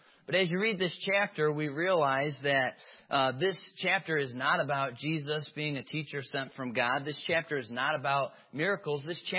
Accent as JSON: {"language": "English", "town": "Dwight", "country": "United States", "tie": "born or raised there", "said": "I grew up over in Dwight. And we were the Eagles."}